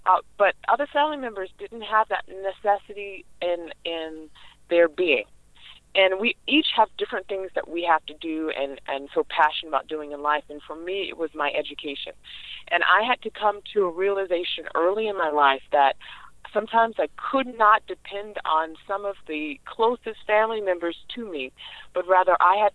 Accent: Los Angeles, California, United States; I grew up in a very dysfunctional world. I grew up in South Central Los Angeles. There was gang chaos, violence.

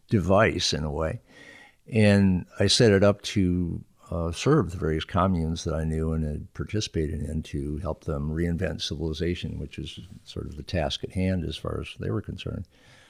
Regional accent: Rockford, Illinois, United States; I grew up in Rockford, Illinois, a city of 100,000 then, and I think it's about 100,000 now.

